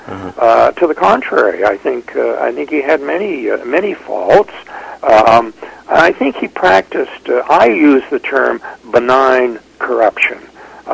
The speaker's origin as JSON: {"language": "English", "town": "Creston", "region": "British Columbia", "country": "Canada", "tie": "born or raised there", "also_born_or_lived": "Winnipeg", "moved": "yes", "said": "I was born in Winnipeg, but I grew up in Creston."}